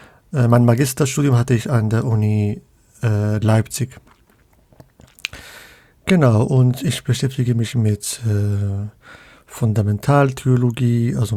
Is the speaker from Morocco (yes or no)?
yes; Casablanca, Casablanca-Settat, Morocco; now in Hamburg, Germany; Ich wohne in Hamburg, arbeite an der Uni Münster. Ich komme ursprünglich aus Casablanca.